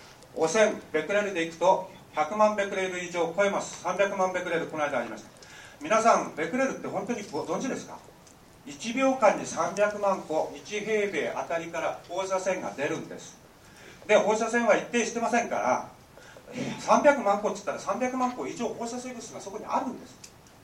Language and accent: Japanese; Namie, Fukushima, Japan; 私は浪江出身です。